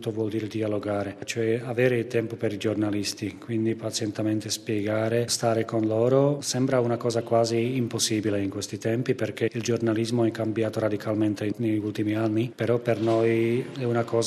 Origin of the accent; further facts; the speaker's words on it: Slovakia; Italian is a second language; Io provengo dalla Slovacchia, quindi un paese piccolo di 5 milioni di abitanti